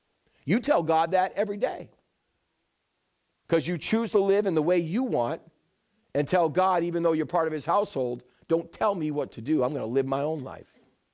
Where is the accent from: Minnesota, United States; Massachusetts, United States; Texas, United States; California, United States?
Massachusetts, United States; Boston; I said, Chad, get in the car. I'm a Bostonian.